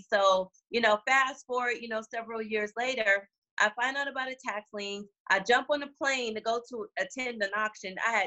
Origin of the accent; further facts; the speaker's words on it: California, United States; also born or lived in Gary, Indiana; So I was born in Gary, Indiana, but I moved to California as a very young child.